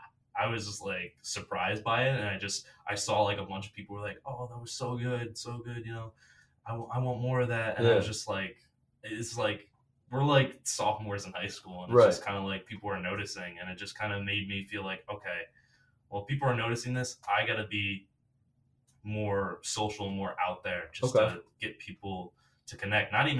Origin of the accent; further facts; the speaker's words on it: Schenectady, New York, United States; So I'm from Schenectady. It's right outside Albany.